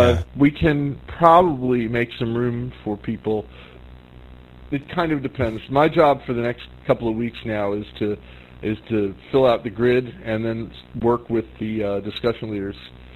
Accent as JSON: {"language": "English", "country": "United States", "said": "Yeah, I'm an American."}